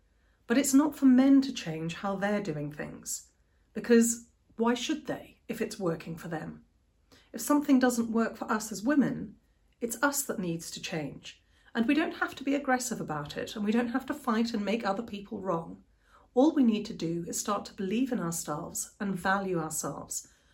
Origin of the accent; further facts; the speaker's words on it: Botswana; the culture I was brought up in Botswana growing up.